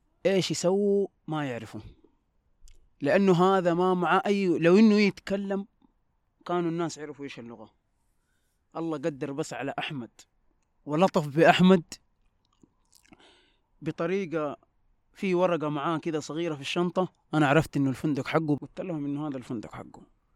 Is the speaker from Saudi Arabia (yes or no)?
yes; Mecca, Makkah Province, Saudi Arabia; born there; أنا أقول لهم مولود في مكة.